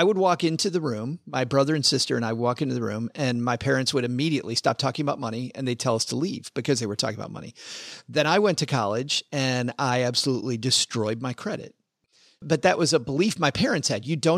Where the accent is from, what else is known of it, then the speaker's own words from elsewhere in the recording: Michigan, United States; you know, I'm from West Michigan. Most people in West Michigan vote a certain way, look a certain way, act a certain way.